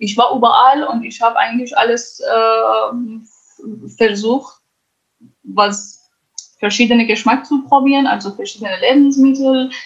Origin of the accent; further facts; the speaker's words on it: Sanandaj, Kurdistan, Iran; born there; first language Kurdish; German is a second language; wo ich geboren bin, Sanandaj, es ist wirklich eine sehr, sehr schöne Stadt mit sehr freundlichen Leuten. Dort gibt es viele Berge, einfach wunderschön.